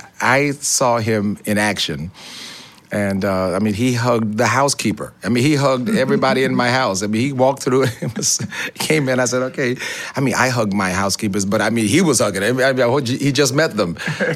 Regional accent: Tuskegee, Alabama, United States; Southern roots are Tuskegee, where I was born and raised. I met … on Tuskegee's campus. I grew up in Tuskegee, this wonderful place.

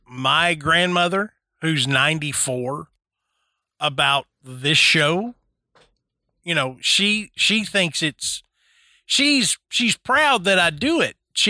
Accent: Nashville, Tennessee, United States; growing up in Nashville, we rooted for Vanderbilt football

